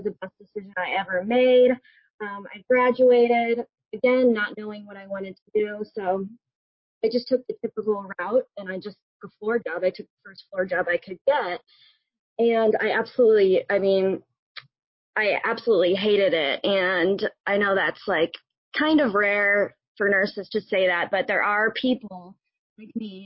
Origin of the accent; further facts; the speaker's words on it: St. Louis, Missouri, United States; I'm from St. Louis, Missouri, originally.